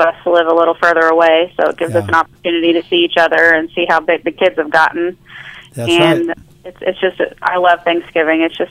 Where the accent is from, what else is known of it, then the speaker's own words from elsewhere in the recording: Evansville, Indiana, United States; I'm from Evansville, Indiana, which is southern Indiana by Kentucky.